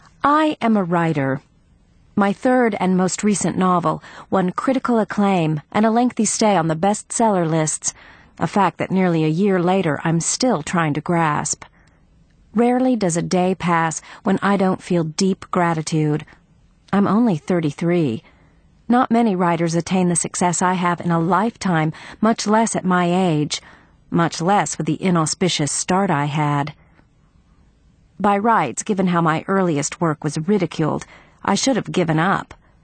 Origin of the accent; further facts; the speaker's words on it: Middle River, New Hampshire, United States; I am from Middle River. Middle River is a small town in northern New Hampshire that, true to its name, sits on a river